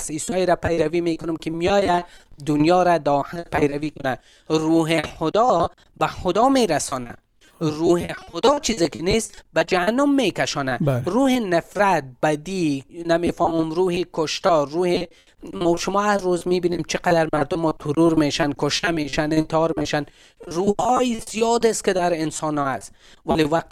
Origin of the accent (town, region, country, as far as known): Afghanistan